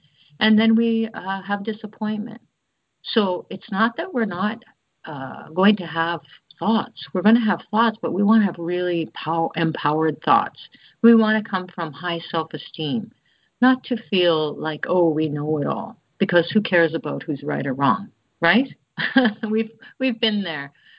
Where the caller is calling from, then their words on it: Chennai, Tamil Nadu, India; And I'm calling from India, Chennai, India.